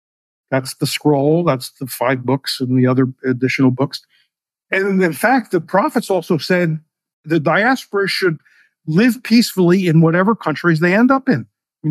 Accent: Philadelphia, Pennsylvania, United States; I grew up in Philadelphia, middle class Jewish neighborhood. My parents were Republicans, but the neighborhood was heavily Democrat.

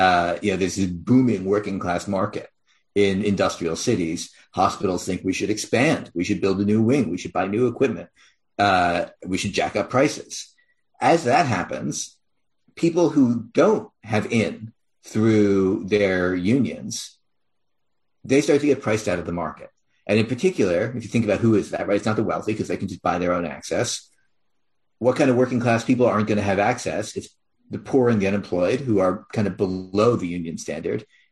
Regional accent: Philadelphia, Pennsylvania, United States; now in Chicago, United States; I live in Chicago. Chicago is significantly smaller than it used to be. I grew up in Philly. Philly is significantly smaller than it used to be.

